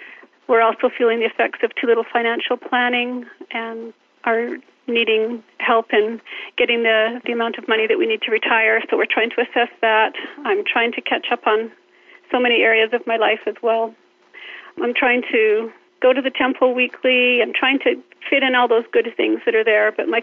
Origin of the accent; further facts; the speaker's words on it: Cardston, Alberta, Canada; Hi, I'm from Cardston, Alberta. … And I'm a mom of eight